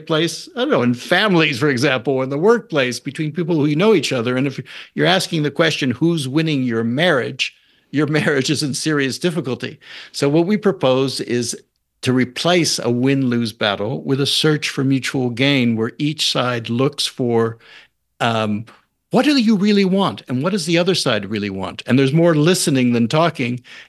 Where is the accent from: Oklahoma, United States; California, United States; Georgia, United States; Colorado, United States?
California, United States; You know, I grew up in Marin County some years there, and I used to cross the Golden Gate Bridge a lot.